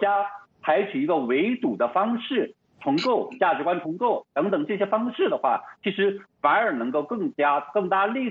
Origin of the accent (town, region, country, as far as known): China